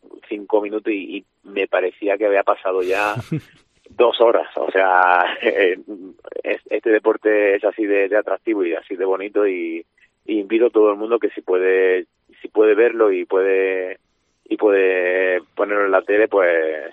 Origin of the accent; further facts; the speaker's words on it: Spain; moved away as an adult; now in Prague, Czech Republic; En el equipo solo estamos tres extranjeros, somos tres españoles.